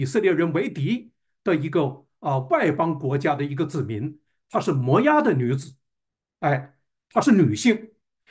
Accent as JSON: {"language": "Chinese", "country": "China", "said": "那按照我们中国人呢的习惯我记得当我小的时候，一过完正月15，大人就要说了，说你要收心了"}